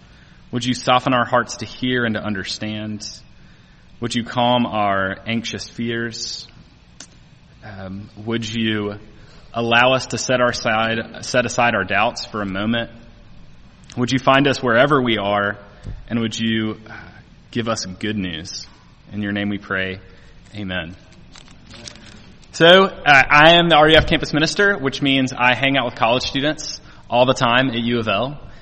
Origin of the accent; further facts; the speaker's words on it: Alabama, United States; I grew up in Alabama and went to Auburn University, so I'm an Auburn fan.